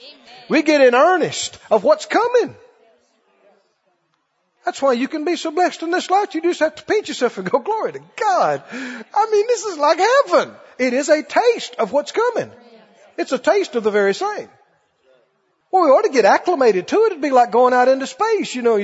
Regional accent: Mississippi, United States; in my rural area where I grew up down in Mississippi

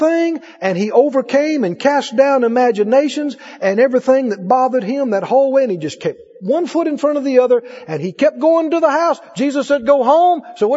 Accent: Mississippi, United States

